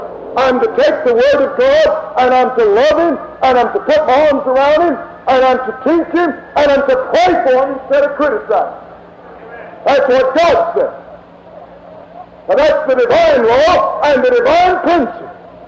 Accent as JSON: {"language": "English", "country": "United States", "said": "I'm speaking now as an American that loves my children."}